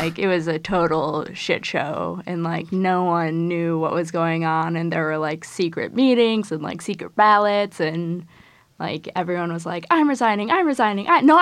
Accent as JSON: {"language": "English", "region": "Midwest", "country": "United States", "said": "I'm from the Midwest. Like, I'm really nice in person."}